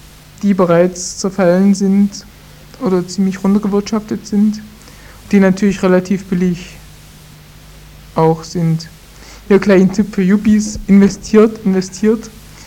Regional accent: Germany; Es gibt zwei, bei uns in der DDR eigentlich schon seit Jahren zwei Strömungen.

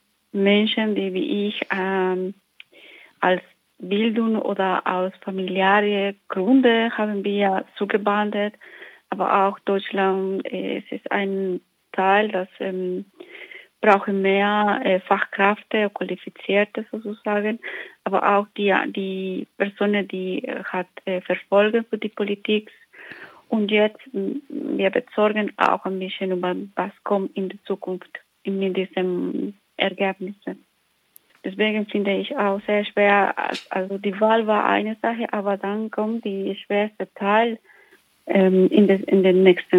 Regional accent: Bolivia; German is a second language; now in Freiburg, Germany; Ursprünglich komme ich aus Bolivien. Ich bin Biologin vom Beruf und seit 6 Jahren wohne ich in Freiburg.

